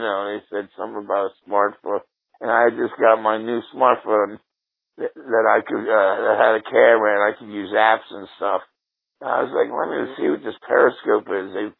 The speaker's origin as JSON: {"language": "English", "town": "Atlantic City", "region": "New Jersey", "country": "United States", "tie": "born or raised there", "said": "we grew up on a street in called Mansion Avenue in Atlantic City."}